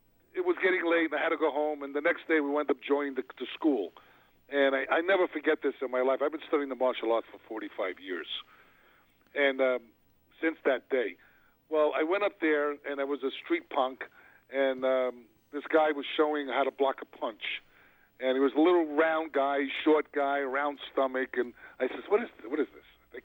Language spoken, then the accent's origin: English; New York City, New York, United States; Well, I grew up in New York City, and I was in gangs when I was a kid.